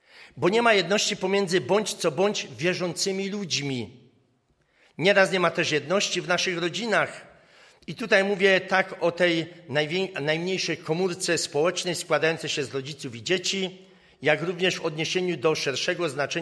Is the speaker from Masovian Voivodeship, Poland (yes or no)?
no; Pszczyna, Silesian Voivodeship, Poland; Ale też nie brakuje ich w Pszczynie, w mojej rodzinnej miejscowości i w innych też.